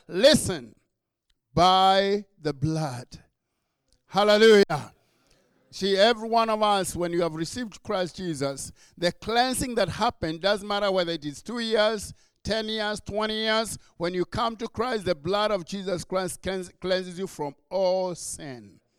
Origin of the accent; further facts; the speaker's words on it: Kenya; So I have an accent, but it's because I was born and raised in Kenya